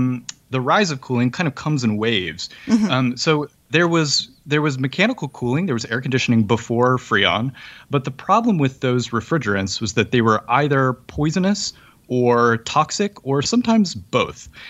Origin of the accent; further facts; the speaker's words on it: Memphis, Tennessee, United States; I grew up in Memphis, Tennessee, where summers were very hot, not uncommon to be in the 90s with 100% humidity.